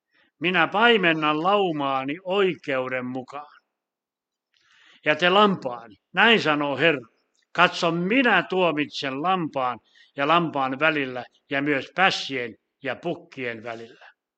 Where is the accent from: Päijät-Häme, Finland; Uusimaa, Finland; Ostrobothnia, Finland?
Ostrobothnia, Finland; Laihia; Meille pohjalaisellekin, mä tuun Laihialta ja me ollaan paljon kovia juntteja.